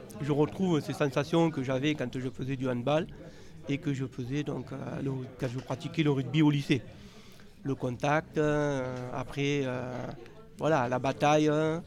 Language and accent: French; Montpellier, Occitanie, France; j'arrive du nord-ouest de Montpellier. Du coup, je suis montpelliérain.